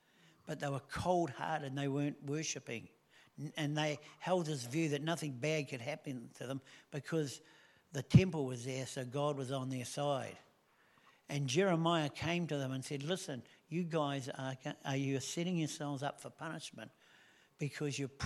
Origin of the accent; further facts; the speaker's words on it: Helensville, Auckland, New Zealand; I grew up in Helensville, which is a small town.